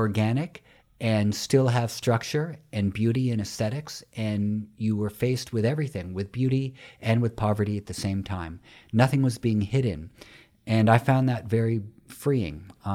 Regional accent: New York City, New York, United States; I'm from New York City, so the chaos of India was not shocking or disturbing to me. It was just different. But I'm used to chaos. And New York in the 1970s and 80s was not a safe place to grow up.

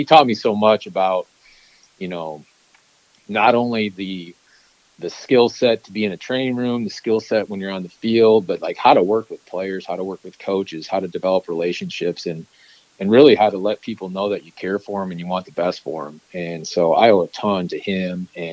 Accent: South Dakota, United States; I knew a couple contacts in the NFL just from growing up in South Dakota.

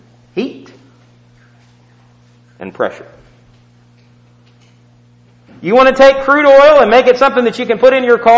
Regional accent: Houston, Texas, United States; I grew up in Houston, Texas. The one thing that Houston is known for, well, there's three things.

